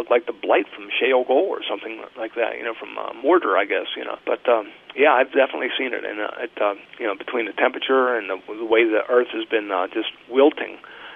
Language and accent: English; Pennsylvania, United States; I grew up in Pennsylvania. And I used to hike the Appalachian Trail.